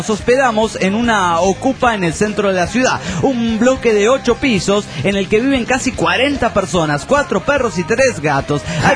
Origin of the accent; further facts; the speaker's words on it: San Rafael, Mendoza, Argentina; de San Rafael Mendoza, Argentina.